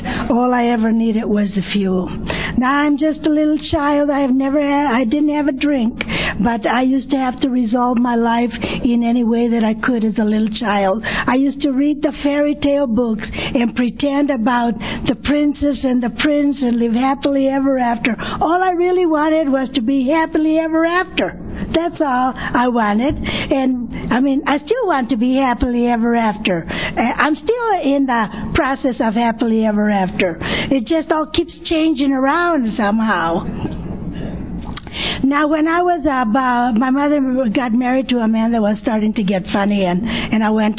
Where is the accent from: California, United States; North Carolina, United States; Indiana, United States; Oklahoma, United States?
California, United States; Like Norma, I am a Mexican. I was born and raised in Orange County in a little barrio. You know what a little barrio is? It's a little Mexican community.